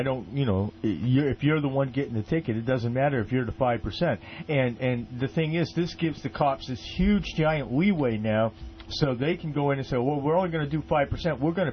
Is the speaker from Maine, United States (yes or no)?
yes; Maine, United States; I'm an American, and I'm from a different part of the country where we respect things like that.